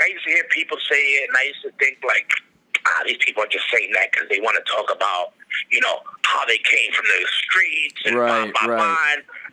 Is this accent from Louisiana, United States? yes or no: no; Queens, New York, United States; Well, I grew up in Queens, but I was in the LES with Freddie and all these dudes.